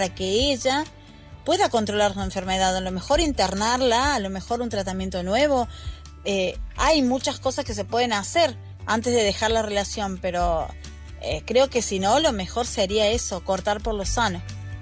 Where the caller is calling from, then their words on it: Argentina; desde Argentina